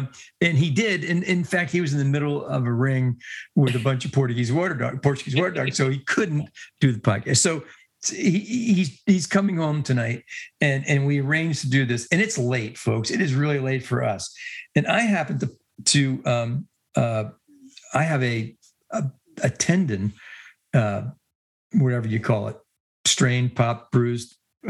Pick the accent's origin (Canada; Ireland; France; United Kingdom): Ireland; I'm Irish. I know this.